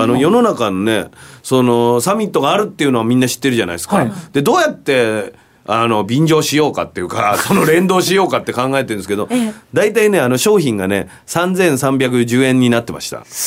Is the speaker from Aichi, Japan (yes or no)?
yes; Nagoya, Aichi, Japan; もともと僕な、まあ名古屋ですけど、出身は愛知県ですけど